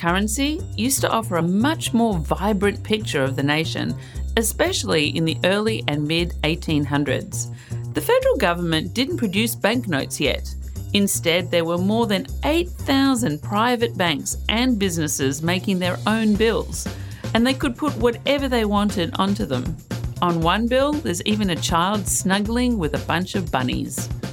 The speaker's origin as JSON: {"language": "English", "country": "Australia", "tie": "born or raised there", "said": "I grew up in Australia, and I have to tell you, down under, there is a woman on every bill"}